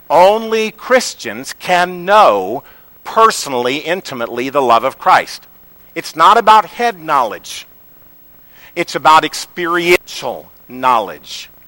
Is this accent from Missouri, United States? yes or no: yes; Missouri, United States; I grew up in Missouri. How many of you know there aren't many oceans in Missouri?